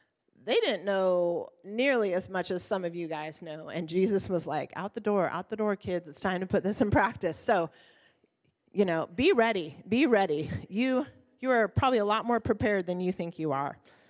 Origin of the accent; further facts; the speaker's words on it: Oregon, United States; I grew up in mountains in Oregon.